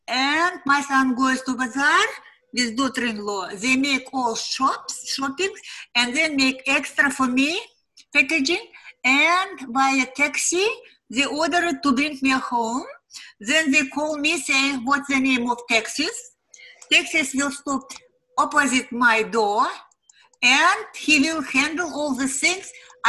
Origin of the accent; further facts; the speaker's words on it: Uzbekistan; first language Uzbek; English is a second language; but I'm from Uzbekistan, where English is a third language. Yes? The first is Uzbek, then Russian, and then English.